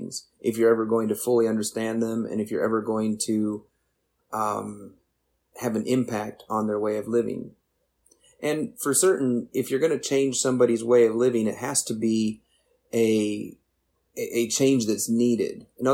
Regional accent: Michigan, United States; now in Zephyrhills, United States; I saw this where I grew up in Michigan. We had trailer parks there. Where I live in Zephyr Hills, Florida, we have trailer parks

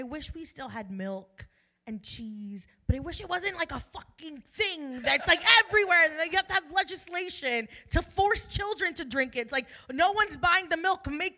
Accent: Florida, United States; I grew up in Florida. I was in the streets fucking barefoot, like a little fucking gremlin.

